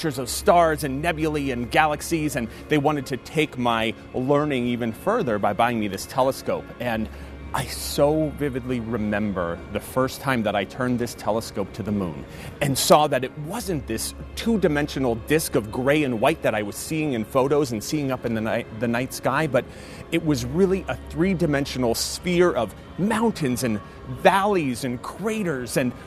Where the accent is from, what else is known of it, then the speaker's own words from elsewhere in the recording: Pennsylvania, United States; When I was 7 years old, growing up in Eastern Pennsylvania, I was finally brave enough to go out in the dark sky